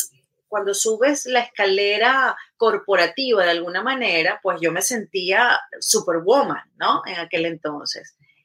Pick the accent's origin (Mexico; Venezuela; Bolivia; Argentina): Venezuela; moved away; Yo emigré de Venezuela, como te digo, hace 23 años, pero fui primero a España.